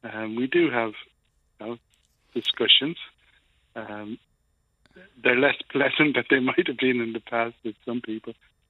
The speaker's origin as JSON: {"language": "English", "town": "Dublin", "region": "County Dublin", "country": "Ireland", "tie": "born or raised there", "moved": "as an adult", "lives_now": "United States", "said": "I grew up in Dublin, worked in Dublin for years, but we came over here in the 80s, basically for a job."}